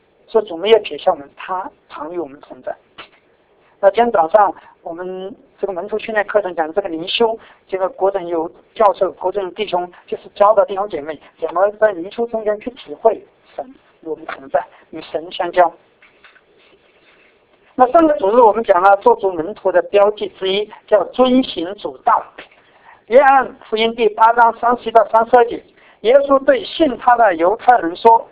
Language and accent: Chinese; China; now in Edmonton, Canada; 我就尝试跟他讲，我说我是中国人。